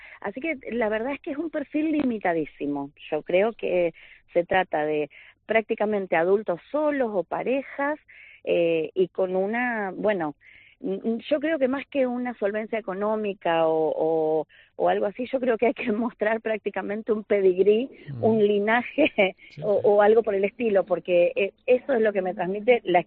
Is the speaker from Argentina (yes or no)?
yes; Argentina; cuando la gente se entera de que es alguien que viene de afuera a vivir a la isla, y por supuesto escuchan mi acento, como escucharás que soy argentina